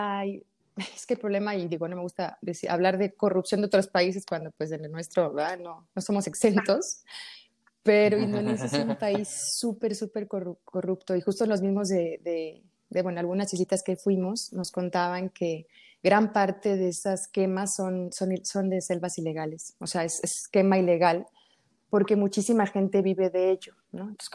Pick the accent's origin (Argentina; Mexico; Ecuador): Mexico; Digo, vengo de México y también hay muchísimo turismo, pero es distinto